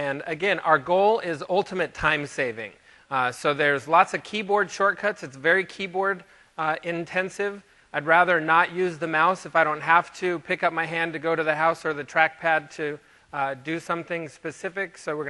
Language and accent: English; Scottsdale, Arizona, United States; I'm from Scottsdale, Arizona, and I am a developer.